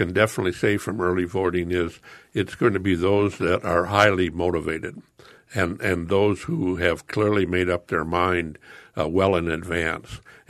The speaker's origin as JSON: {"language": "English", "town": "Chicago", "region": "Illinois", "country": "United States", "said": "You know, I'm from Chicago. You know, you vote early and often there."}